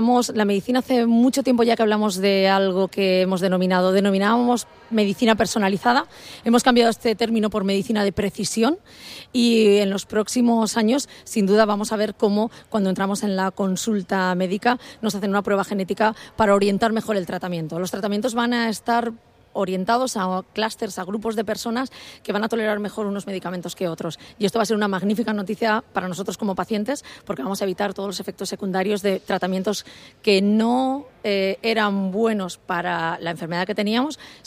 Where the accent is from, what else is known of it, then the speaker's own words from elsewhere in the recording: Valencian Community, Spain; en mi caso, que soy tanto valenciana como dedicada a la genómica